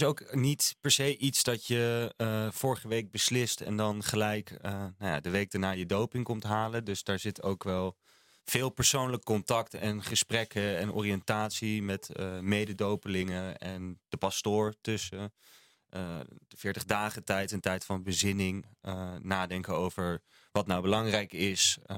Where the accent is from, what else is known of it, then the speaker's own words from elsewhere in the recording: Groningen, Netherlands; now in Laren, Netherlands; Ik woon in Laren. Ja. Dus kom ik vandaag uit Laren. Maar ik ben opgegroeid in Groningen.